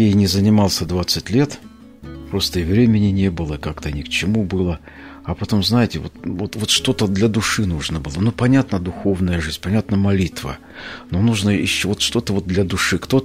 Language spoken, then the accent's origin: Russian; Yaroslavl, Yaroslavl Oblast, Russia; Я из Ярославля, да.